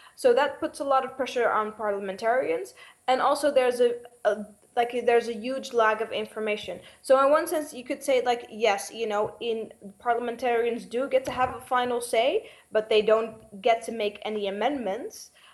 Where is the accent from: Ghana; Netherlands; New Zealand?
Netherlands; I'm from the Netherlands. I'm from Europe, so I know the TTIP case the best